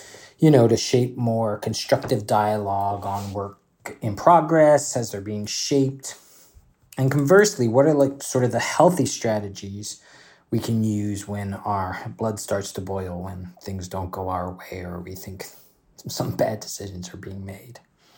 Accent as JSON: {"language": "English", "town": "San Francisco", "region": "California", "country": "United States", "said": "from San Francisco"}